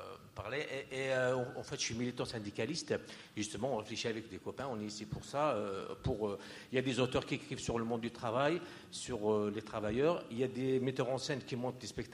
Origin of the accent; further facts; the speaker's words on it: Grand Est, France; je suis lorrain et j'habite pas loin de Wallis-et-Schtroumpf